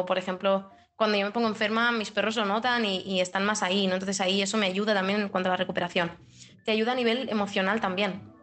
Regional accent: Spain; first language Catalan; Spanish is a second language; yo a los perros de por sí les hablo en catalán, es mi lengua materna, entonces yo les hablo en catalán

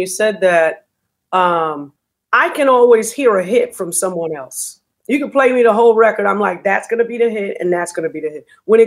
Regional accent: Brooklyn, New York, United States; You know, I grew up in Brooklyn. Everybody on my block was from the Caribbean. It was only two American families on my block, and I was one of them.

